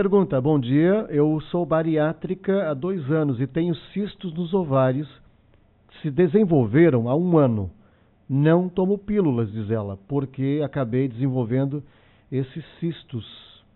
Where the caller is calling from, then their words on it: Criciúma, Santa Catarina, Brazil; sou de Criciúma.